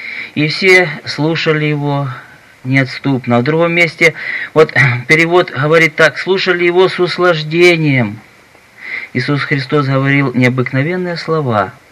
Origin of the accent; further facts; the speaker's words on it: Timashevsk, Krasnodar Krai, Russia; из Тимошевска.